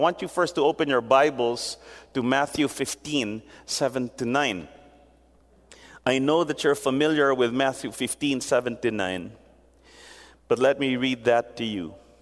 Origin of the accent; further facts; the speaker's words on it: Philippines; we have been brought up in an environment of religiosity in many quarters in our history as Filipino people